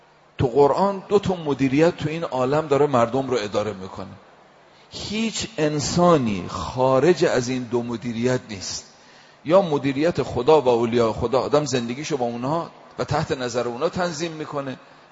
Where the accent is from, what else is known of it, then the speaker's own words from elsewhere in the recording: Isfahan, Iran; آقا ما از اصفهان اومدیم اینجا بتونیم نورانیت بیشتری کسب بکنیم